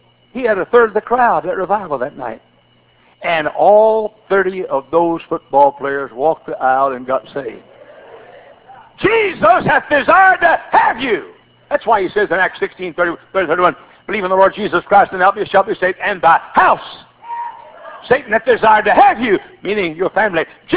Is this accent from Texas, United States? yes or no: yes; Texas, United States; Because Texas is a bootlegging state in America. That's my home state. I'm proud of it.